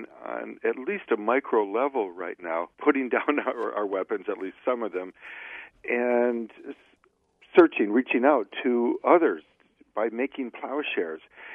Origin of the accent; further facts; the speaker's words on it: Detroit, Michigan, United States; There's that old expression I grew up with in Detroit